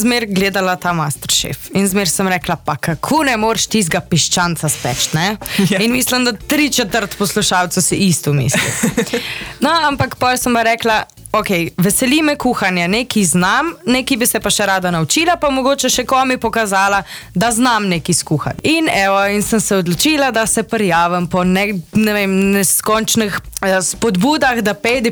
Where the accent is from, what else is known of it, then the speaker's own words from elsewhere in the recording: Cerknica, Inner Carniola–Karst, Slovenia; Kakor veste, sem iz Notranjske, iz Cirkence. V bistvu na glas mi še malo bolj v Loško dolino šibano, ker sem original tam